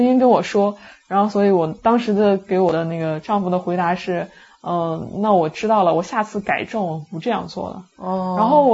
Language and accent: Chinese; Shandong, China; 我因为我们家是山东人，就是脾气也比较火爆。